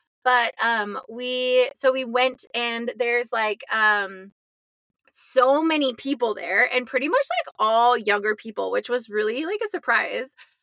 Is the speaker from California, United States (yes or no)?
yes; Mariposa, California, United States; They also just played like in my hometown in Mariposa at the Grove House last night.